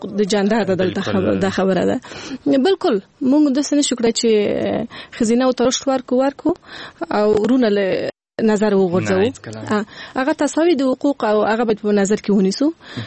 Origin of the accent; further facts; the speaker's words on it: Kabul, Afghanistan; also born or lived in Logar; زه د لوګر ولایت یم د لوګر ولایت یم او کابل کې پیدا شوی یم کابل کې لوی شوی یم